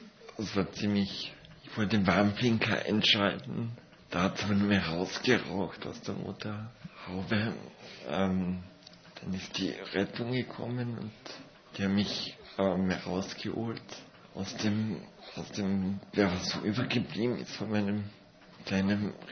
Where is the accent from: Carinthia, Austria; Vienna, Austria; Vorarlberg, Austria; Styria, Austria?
Carinthia, Austria; ich komme aus Kärnten und da waren immer alle sich hilfsbereit.